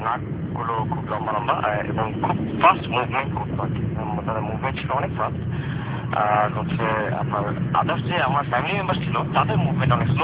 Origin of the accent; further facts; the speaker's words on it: Dhaka, Dhaka Division, Bangladesh; আমি মূলত পুরান ঢাকার, কিন্তু 95-96 থেকে আমরা ধানমন্ডিতে শিফট হই।